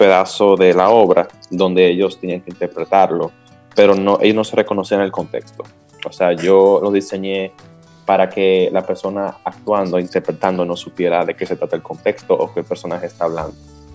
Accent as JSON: {"language": "Spanish", "country": "Dominican Republic", "said": "cómo somos nosotros no dominicanos, que tenemos tanto que ofrecerle a la cultura"}